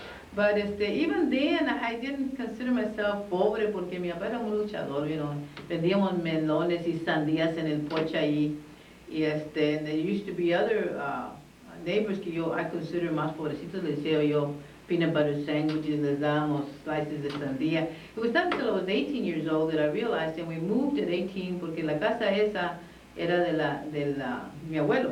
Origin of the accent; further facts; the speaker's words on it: San Antonio, Texas, United States; was born here, born and raised in San Antonio